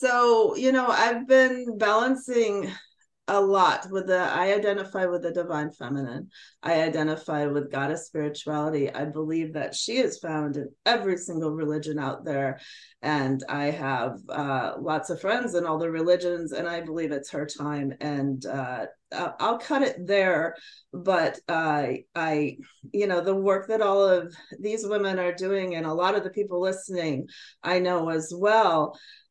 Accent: Plano, Texas, United States; I grew up in Plano, Texas, for the most part, which is a very great school district, 98% white.

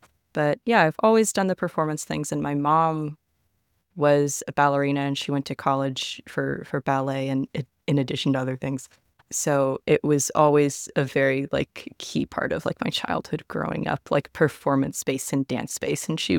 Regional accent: Texas, United States; from Texas, from like Tomball, Hearn, Montgomery County. And the more I talk about this, the more my accent will come out and ruin your podcast. So I grew up overseas because my mom worked for the State Department.

